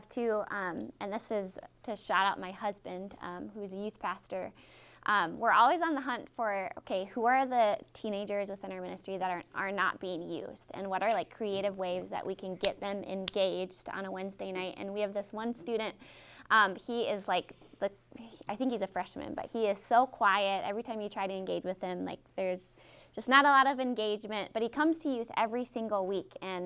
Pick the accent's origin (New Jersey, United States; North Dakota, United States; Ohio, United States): North Dakota, United States; at the church I grew up at in North Dakota